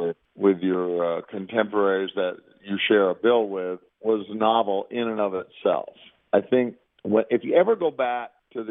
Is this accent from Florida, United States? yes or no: yes; Tampa, Florida, United States; And growing up in Tampa, we lived right on Highway 41